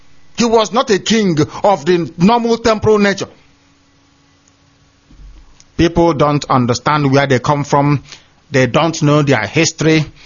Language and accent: English; Ibeku, Abia, Nigeria; I grew up in the village, Isiama Faruku Ibeku